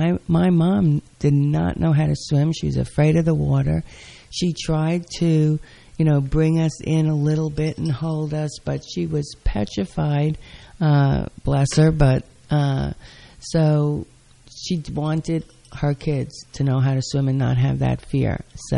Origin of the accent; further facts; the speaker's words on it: New York City, New York, United States; In New York City.